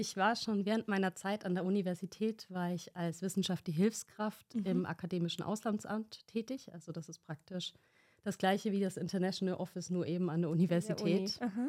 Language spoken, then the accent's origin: German; Augsburg, Bavaria, Germany; und auch noch hier in meiner Heimatstadt, wo ich mich gut auskenne, hier in Augsburg